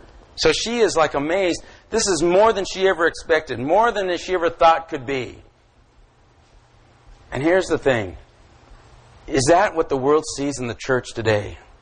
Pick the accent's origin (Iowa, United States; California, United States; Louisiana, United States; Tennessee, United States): California, United States; Now here I'm going, I'm this nobody from California being treated like royalty at this wedding.